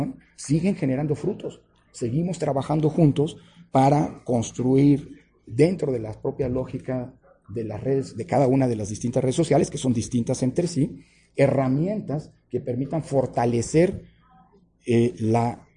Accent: Mexico; lo digo con mucha franqueza y con mucho orgullo como mexicano

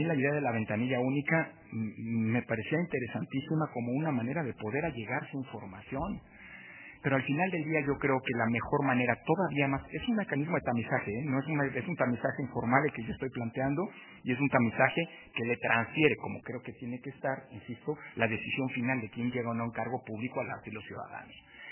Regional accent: Mexico; yo lo veía como mexicano

